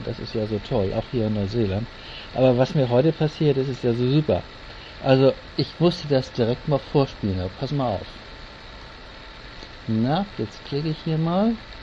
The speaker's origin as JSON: {"language": "German", "region": "Hamburg", "country": "Germany", "tie": "born or raised there", "moved": "yes", "lives_now": "New Zealand", "said": "dann Grüße zurück nach Hamburg in meine alte Heimat in Stellingen."}